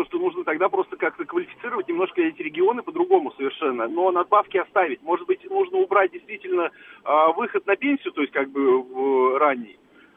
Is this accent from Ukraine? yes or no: no; Perm Krai, Russia; now in Moscow, Russia; я как раз родом с Коми-Пермяцкого автономного округа. Ныне его вообще уже не существует, он включен, потому что в Пермскую область.